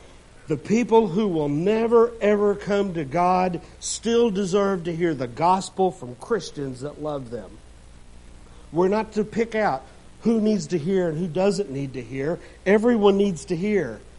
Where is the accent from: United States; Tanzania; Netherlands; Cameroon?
United States; Memphis, Tennessee; I grew up in the Mid-South, South Memphis. I lived there during tumultuous times, even Dr. King's death. I was 13, had nothing to do with it. But our neighborhood went from white to black in a flash.